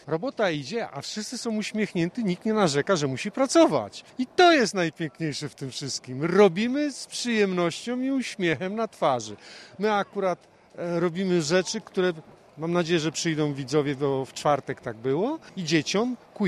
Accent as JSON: {"language": "Polish", "town": "Strzegom", "region": "Lower Silesian Voivodeship", "country": "Poland", "said": "jestem z Dolnego Śląska, ze Strzegomia, z granitowego serca Polski."}